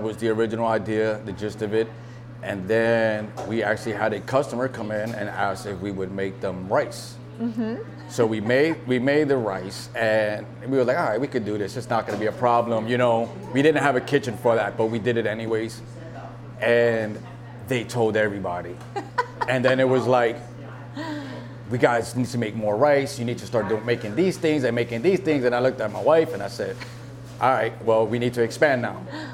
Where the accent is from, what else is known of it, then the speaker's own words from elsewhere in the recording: Bronx, New York, United States; I grew up right on Cortona Avenue